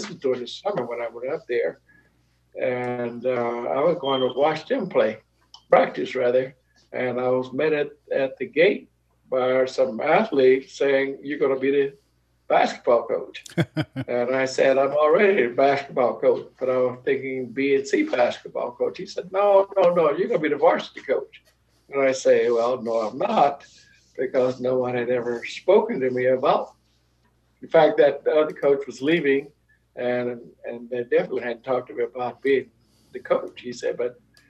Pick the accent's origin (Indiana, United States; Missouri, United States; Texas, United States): Texas, United States; Houston; moved away as an adult; now in Los Angeles, United States; I was born in Texas. I was raised in Houston. I went to high school in Houston, and then when I graduated, I moved to Los Angeles and to go to college.